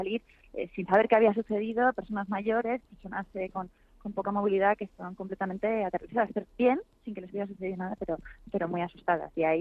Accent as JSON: {"language": "Spanish", "town": "Madrid", "region": "Community of Madrid", "country": "Spain", "said": "como madrileña"}